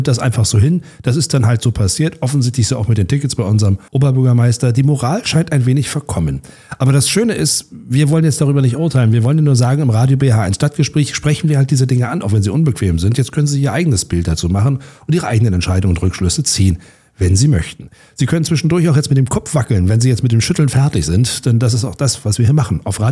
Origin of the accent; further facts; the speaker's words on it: Berlin, Germany; Ich sage das als Berliner, aber wir sind ja hier in Potsdam zu Hause.